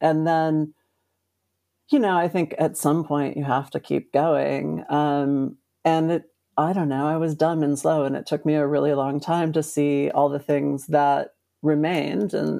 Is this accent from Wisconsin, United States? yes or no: no; Texas, United States; I grew up in Texas. And I was like, I'm Gen X.